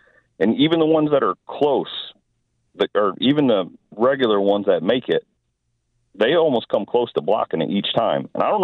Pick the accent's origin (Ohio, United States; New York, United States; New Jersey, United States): New York, United States; Salamanca; now in Wilmington, United States; I was born and raised in Salamanca, moved down to Wilmington about 13, 14 years ago, and still a season ticket holder. I make my trips back 4 or 5 times a year.